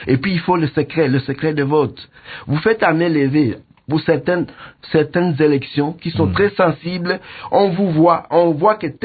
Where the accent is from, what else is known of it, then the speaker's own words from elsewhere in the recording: DR Congo; Mais vous savez, nous sommes tous des Congolais.